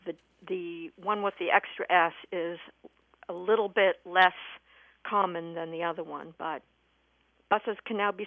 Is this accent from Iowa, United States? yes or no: yes; Des Moines, Iowa, United States; also born or lived in Waterloo; growing up in Des Moines, and probably everywhere else I lived in Iowa, which is, I guess, just Waterloo.